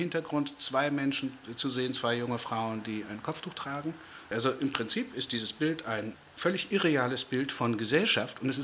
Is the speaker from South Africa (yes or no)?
yes; South Africa; German is a second language; now in Germany; da kamen wir gerade aus Südafrika wieder, das ist meine Heimat, und hatten Opa besucht.